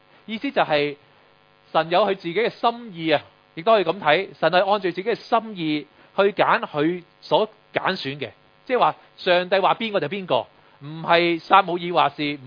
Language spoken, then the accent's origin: Cantonese; Hong Kong; 我哋香港人都好先敬羅衣後敬人